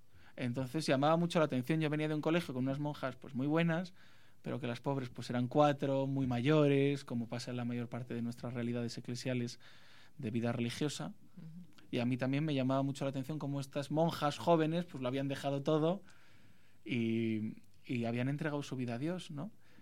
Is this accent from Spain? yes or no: yes; Cantabria, Spain; allí en mi pueblo, el Colegio Torreana de las Hijas de Santa María del Corazón de Jesús, también en Cantabria, pero no en mi pueblo, en el que fui también interno